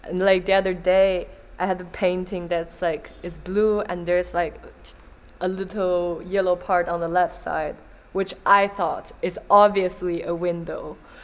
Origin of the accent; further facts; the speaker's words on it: China; English is a second language; like growing up in China, and then like I feel like growing up in China, I didn't even know that like they are.